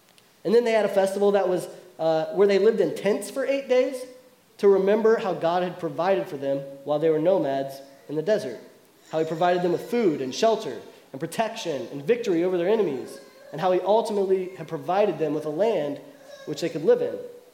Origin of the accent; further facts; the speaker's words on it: Kentucky, United States; I'm from Kentucky, and I didn't really grow up liking basketball, but if you live in Kentucky, you kind of have to.